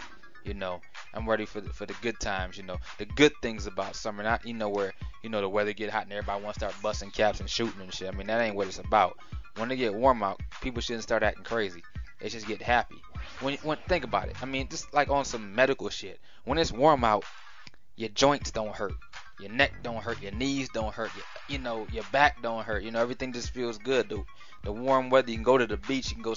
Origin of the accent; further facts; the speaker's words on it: New York, United States; I'm not from New York City. I'm from New York State.